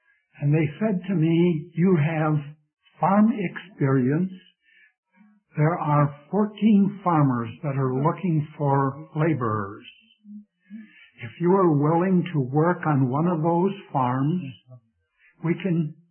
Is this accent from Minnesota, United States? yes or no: yes; Duluth, Minnesota, United States; born there; Well, I was born in Duluth, Minnesota. That was not my choice.